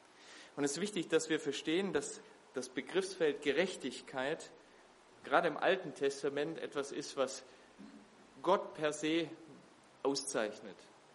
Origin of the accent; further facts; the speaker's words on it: Baden-Württemberg, Germany; Ich bin Schwabe, das hört man wahrscheinlich auch.